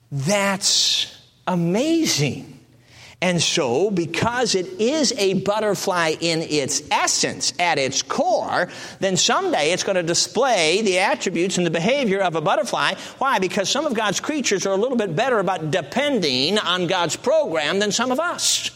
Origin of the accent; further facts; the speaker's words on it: Chicago, Illinois, United States; Now, I grew up in Chicago. I had to get used to this.